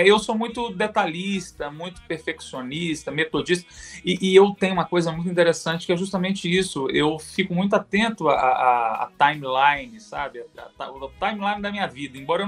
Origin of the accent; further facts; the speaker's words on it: Governador Valadares, Minas Gerais, Brazil; also born or lived in Ponte Nova; eu nasci em Ponte Nova, mas passei a minha infância em Governador Valadares, que é no leste de Minas, uma cidade muito grande.